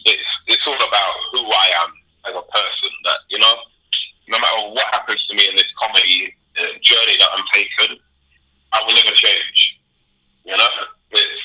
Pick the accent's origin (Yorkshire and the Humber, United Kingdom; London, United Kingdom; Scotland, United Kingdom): London, United Kingdom; where I was born in London, which is in the London Borough of Brent, so northwest London, that is my first experience of multiculturalism. So, you know, I grew up in a place called Kilburn, which had a strong African-Caribbean community and also a strong Irish community as well.